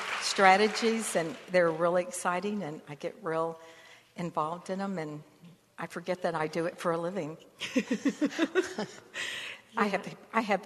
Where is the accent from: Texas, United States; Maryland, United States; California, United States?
Texas, United States; Dallas; I'm from Dallas.